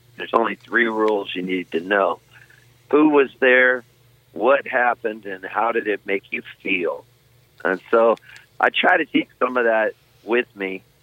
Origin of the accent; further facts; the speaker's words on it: California, United States; moved away as an adult; also born or lived in Halifax, Nova Scotia, Canada; now in Nashville, United States; I'm a dual citizen. I was born up in Halifax, Nova Scotia, and then we moved when I was a kid to Southern California, and now I live in Nashville.